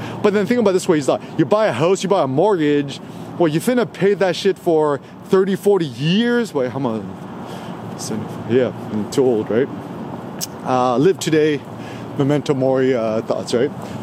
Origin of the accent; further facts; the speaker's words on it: New York, United States; my friends growing up in Bayside, Queens, Flushing, bunch of Jewish friends.